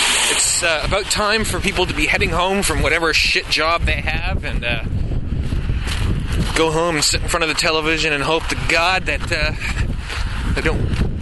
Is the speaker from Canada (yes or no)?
yes; Canada; being that I am also Canadian.